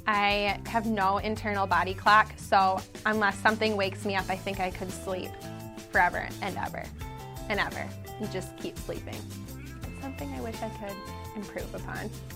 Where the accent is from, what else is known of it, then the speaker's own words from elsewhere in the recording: Edina, Minnesota, United States; I am from Edina, Minnesota, and this is my fourth year on the team.